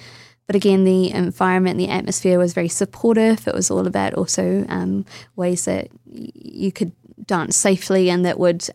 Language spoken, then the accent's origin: English; Drumnadrochit, Scotland, United Kingdom; born or raised there; also born or lived in New Zealand